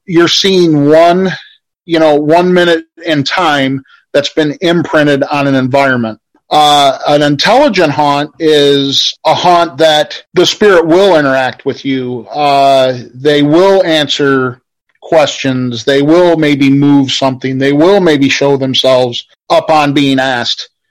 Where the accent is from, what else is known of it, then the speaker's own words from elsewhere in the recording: Illinois, United States; You know, the first settlers in my hometown were here in 1850. Larry and I actually in my local cemetery found a burial that was from 1817. Now, Illinois didn't become a state until 1818.